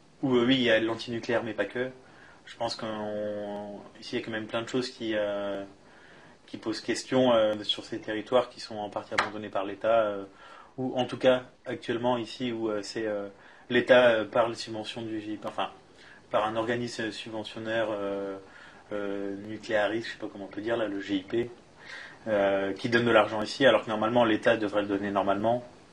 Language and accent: French; Grand Est, France; born there; vu que je suis né dans le Grand Est maintenant